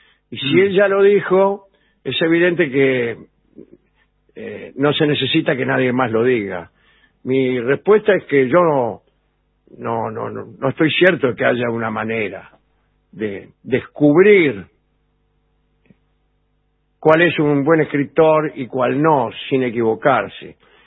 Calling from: Sarandí, Buenos Aires Province, Argentina; de Sarandí.

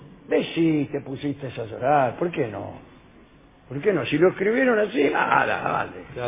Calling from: Buenos Aires, Argentina; de Villa Pueyrredón.

